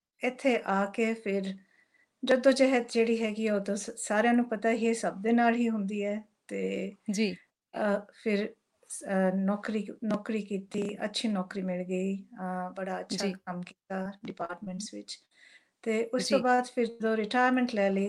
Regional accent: Kaunke Kalan, Punjab, India; also born or lived in Kanpur; now in Australia; ਪਿੰਡ ਮੇਰਾ ਹੈਗਾ ਕੌਂਕੇ ਕਲਾਂ, ਅਤੇ ਅਸੀਂ ਰਹਿੰਦੇ ਸੀਗੇ ਪਹਿਲਾਂ ਕਾਨਪੁਰ

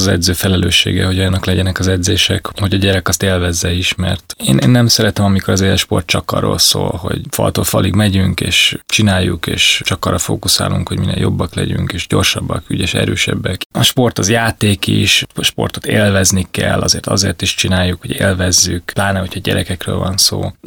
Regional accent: Budapest, Hungary; a második kerületben nőttem fel

